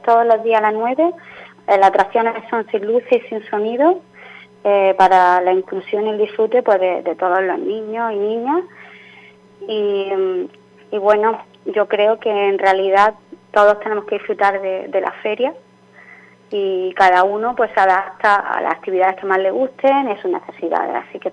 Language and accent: Spanish; Turre, Andalusia, Spain; soy de Turre, soy muy turrera y para mí la feria...